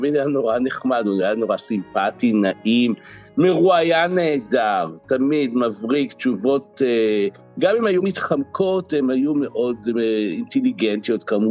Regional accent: Central District, Israel; גדלתי במושב בעמק חפר בשנות ה-60

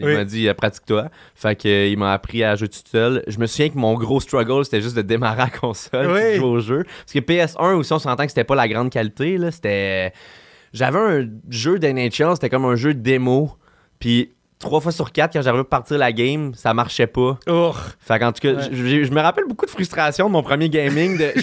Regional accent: Martinville, Quebec, Canada; C'est que je viens de Martinville. C'est un petit village. Tous mes amis habitaient loin.

